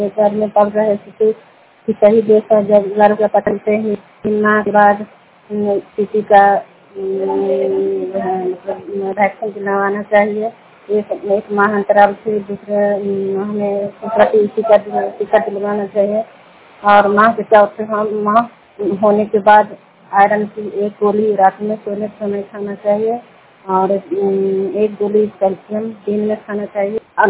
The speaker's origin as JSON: {"language": "Hindi", "town": "Vishnupur", "region": "Bihar", "country": "India", "said": "मैं विष्णुपुर ग्राम संघ पंचायत नालंदा जिला नगलोसा प्रखंड के निवासी हूँ।"}